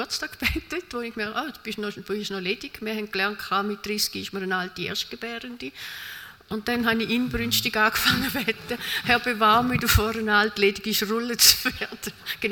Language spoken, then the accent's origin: German; Bühler, Appenzell Ausserrhoden, Switzerland; Also, ich habe schon in der Kindheit hat es bei uns in Bühler ledige Frauen gehabt, wo ich gewusst habe, die sind ledig.